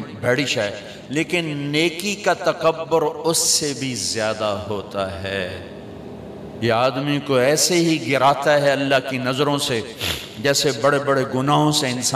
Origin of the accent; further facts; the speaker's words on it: Tulamba, Punjab, Pakistan; تلمبا میرا home town ہے، میرے گاؤں سے 3 کلومیٹر۔